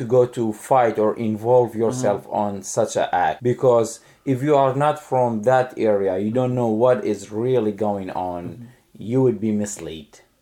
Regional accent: Kirkuk, Kirkuk Governorate, Iraq; English is a second language; The singer … he's originally from Kirkuk, my hometown.

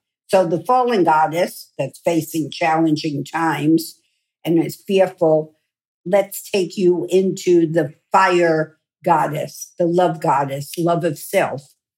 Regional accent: Queens, New York, United States; When I was about 8 years old, I was growing up in Queens, New York.

